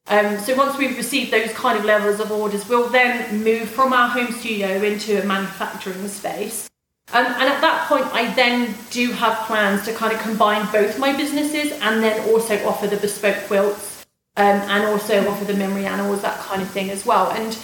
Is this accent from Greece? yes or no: no; United Kingdom; And because I'm British, I just always have a giggle at that because everything's about tea.